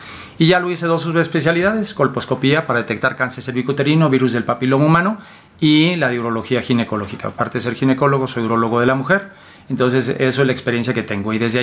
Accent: Celaya, Guanajuato, Mexico; also born or lived in Monterrey; Mira, yo soy de Celaya, Guanajuato. Exactamente, es mi tierra natal

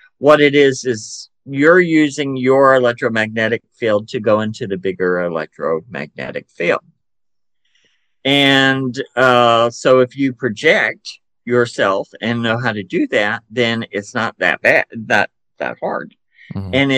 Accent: Chattanooga, Tennessee, United States; accent: Southern drawl; I'm from Chattanooga, Tennessee. I'm 63

